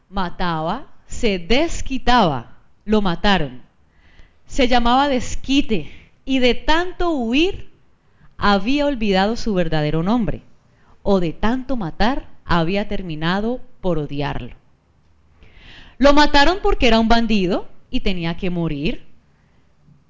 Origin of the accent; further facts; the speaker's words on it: Cali, Valle del Cauca, Colombia; Yo también soy caleña, soy teatrera, hago parte del Teatro Experimental de Cali Enrique Buenaventura y soy egresada del IPC.